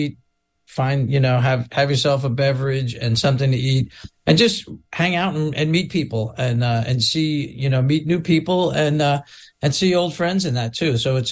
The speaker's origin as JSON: {"language": "English", "region": "New York", "country": "United States", "tie": "born or raised there", "said": "And, you know, growing up in New York and occasionally be, you know, in Manhattan"}